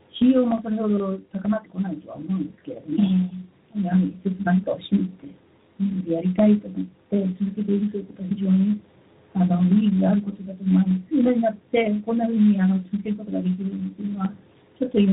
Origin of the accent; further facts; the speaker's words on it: United States; 私は実際はアメリカ人なんですけれども